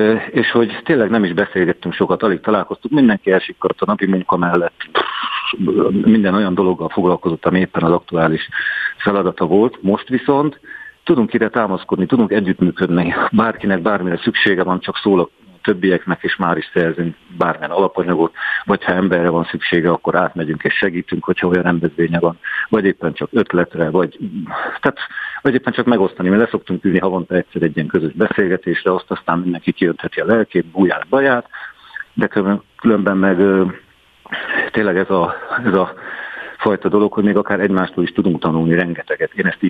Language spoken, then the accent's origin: Hungarian; Budapest, Hungary; én ugye eredetileg Budapestről származom, de itt 2000-től 2008-ig dolgoztam ezen a környéken.